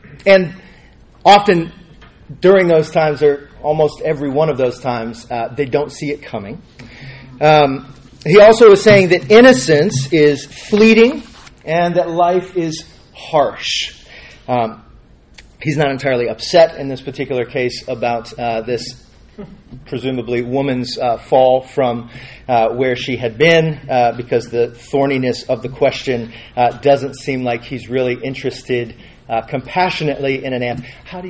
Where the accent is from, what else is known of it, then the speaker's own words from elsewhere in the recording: Austin, Texas, United States; I'm from Austin, Texas, the Austin area.